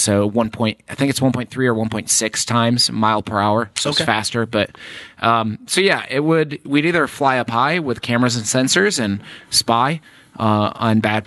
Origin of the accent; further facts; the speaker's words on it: Grand Rapids, Michigan, United States; because my personality, I can't tie back to Grand Rapids, Michigan. Maybe a little bit of my obviously my accent, but the different things that I've upbringing have kind of been combined and woven with all these cultures